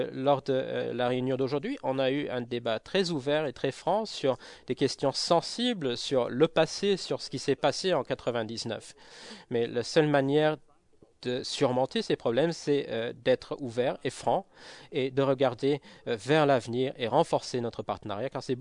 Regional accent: Norway; French is a second language; Moi, je suis de la Norvège.

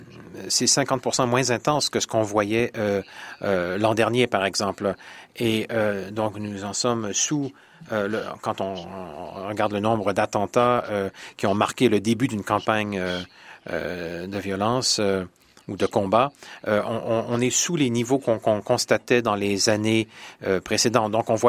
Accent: Ukraine; Évidemment, comme je suis ukrainienne, ça portera sur l'Ukraine.

